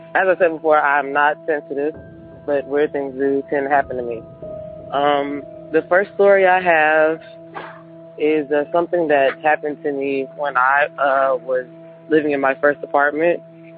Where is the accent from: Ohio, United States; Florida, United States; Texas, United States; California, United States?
Texas, United States; Houston; I'm from Houston, Texas.